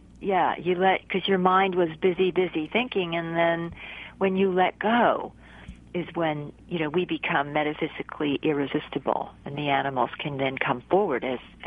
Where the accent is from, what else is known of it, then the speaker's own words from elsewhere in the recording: New Jersey, United States; ever since I was a young girl, I was connected to animals out in you know, the neighborhood where I grew up in New Jersey.